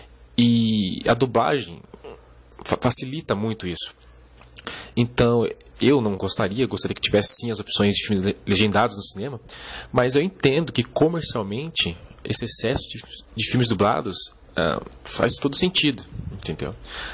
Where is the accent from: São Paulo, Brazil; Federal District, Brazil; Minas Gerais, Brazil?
São Paulo, Brazil; sou de São Paulo.